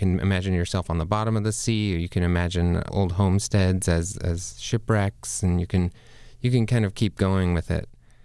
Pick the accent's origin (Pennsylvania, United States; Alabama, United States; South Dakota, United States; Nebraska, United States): South Dakota, United States; So I grew up, I was born and raised there in South Dakota.